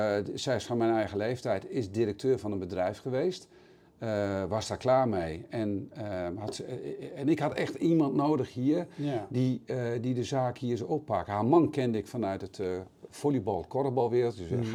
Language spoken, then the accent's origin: Dutch; Nijeveen, Drenthe, Netherlands; born there; Ik zei, ik ben geboren in Nijenveen, in Drenthe.